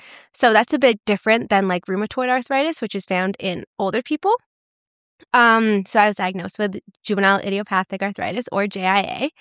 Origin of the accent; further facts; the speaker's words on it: Vancouver, British Columbia, Canada; I'm from Vancouver, so I would go to the ones in Vancouver.